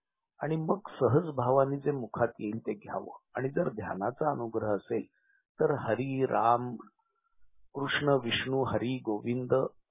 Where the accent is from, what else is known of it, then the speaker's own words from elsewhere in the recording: Khed, Maharashtra, India; अगदी लहानपणी आम्ही खेडला राहत होतो